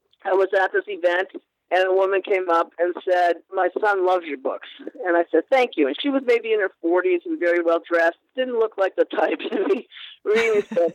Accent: Wales, United Kingdom; I'm Welsh, and I'm a singer, and I'm all that crap.

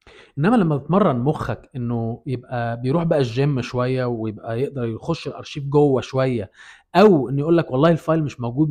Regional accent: Egypt; انا بتكلم عشان انا واحد مصري اتولدت في بلد زي مصر

